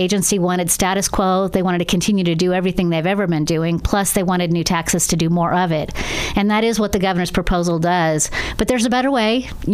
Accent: Oregon, United States; Oregon is a state that is extraordinary. It's my home state. I love it here.

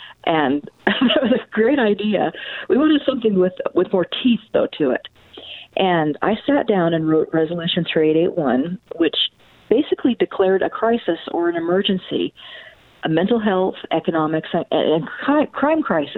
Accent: Oregon, United States; I was born and raised in Oregon. I'm actually a seventh generation Oregonian. I'm currently mayor of Baker City

